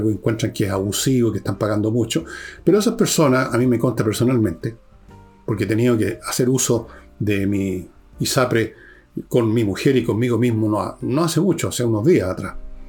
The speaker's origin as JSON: {"language": "Spanish", "country": "Chile", "said": "como yo, como usted, como muchos chilenos"}